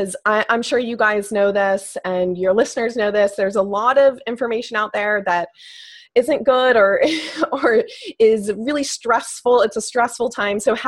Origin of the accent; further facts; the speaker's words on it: Midwest, United States; And at my school, not a lot of students had applied to Ivy League schools. I'm from the Midwest.